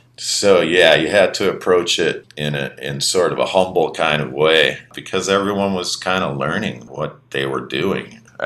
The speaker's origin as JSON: {"language": "English", "town": "Minneapolis", "region": "Minnesota", "country": "United States", "tie": "born or raised there", "said": "Well, growing up in Minneapolis, you're kind of, you almost take it for granted, I think."}